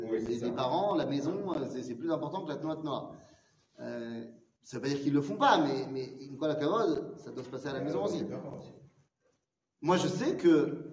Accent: France; Parce qu'on a grandi en France, parce qu'on connaît l'exil

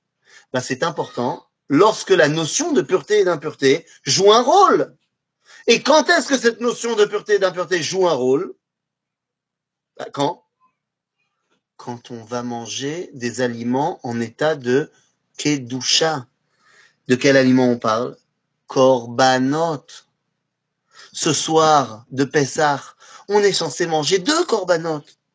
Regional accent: Poland; Par exemple, chez nous, en Pologne, oui, enfin chez nous en Pologne

